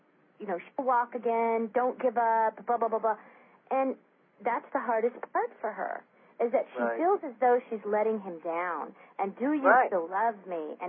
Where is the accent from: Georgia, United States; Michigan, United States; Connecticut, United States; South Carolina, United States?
Connecticut, United States; and I'm from Connecticut. I live in Connecticut.